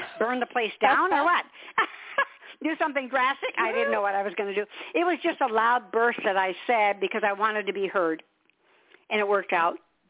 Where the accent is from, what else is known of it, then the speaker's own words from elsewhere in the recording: Detroit, Michigan, United States; I hated Michigan. I mean, I'm a Motown girl. I'm from Detroit.